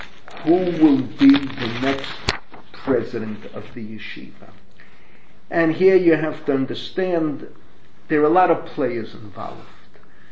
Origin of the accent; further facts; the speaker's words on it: New York, United States; like most of us grew up in the Bronx and Brooklyn in that era.